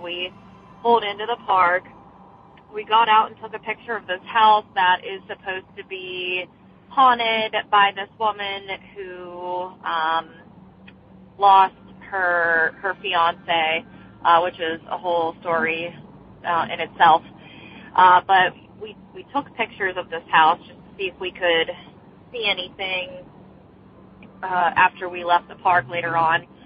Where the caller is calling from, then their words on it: Beaver, Pennsylvania, United States; I'm calling from Beaver, Pennsylvania